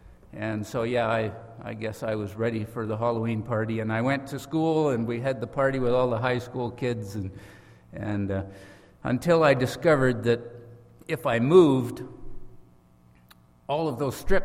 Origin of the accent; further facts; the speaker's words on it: Canada; I'm a Canadian boy, pretty conservative, I would say, pretty modest raising